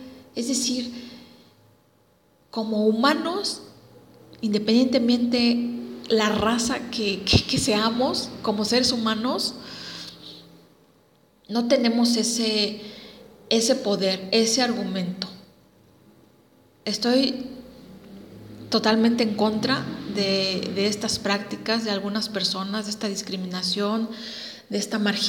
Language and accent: Spanish; Mexico; como mexicanos no podemos cerrar los ojos